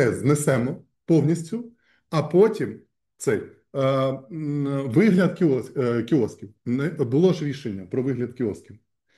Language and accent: Ukrainian; Sloviansk, Donetsk Oblast, Ukraine; а ми із Слов'янська.